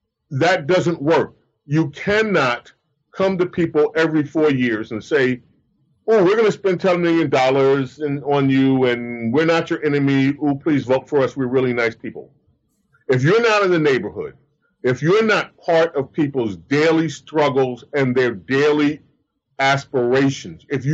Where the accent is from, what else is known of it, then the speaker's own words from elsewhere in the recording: Queens, New York, United States; when I grew up in Queens, New York, there was a Republican Party, there was a Democrat Party in my neighborhood.